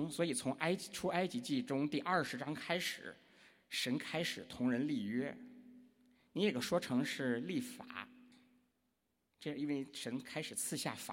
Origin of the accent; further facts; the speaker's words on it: China; 我们在大陆长大的不少人都从英语课本中学过这样的一段话，甚至背过。